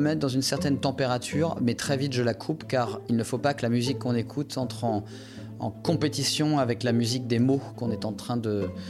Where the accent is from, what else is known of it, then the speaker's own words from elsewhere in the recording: Le Havre, Normandy, France; born there; Moi, je suis né au Havre, en Normandie, et le ciel est souvent lourd et gris.